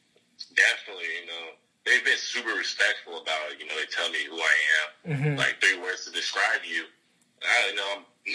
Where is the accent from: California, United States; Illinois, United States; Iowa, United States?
California, United States; Lancaster; you know, I grew up in Lancaster, you know, Southern California area.